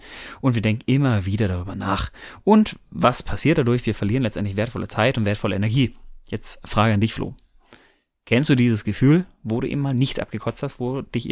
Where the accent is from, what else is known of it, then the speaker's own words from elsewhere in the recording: Bochum, North Rhine-Westphalia, Germany; Ich komme aus dem Bottu, aus Bochum.